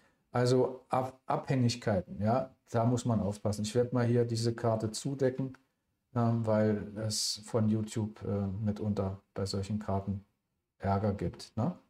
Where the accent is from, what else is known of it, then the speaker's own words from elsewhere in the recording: Germany; Und ich würde als Deutscher, übrigens muss ich ganz ernst sagen, also die Hauptstadt meiden.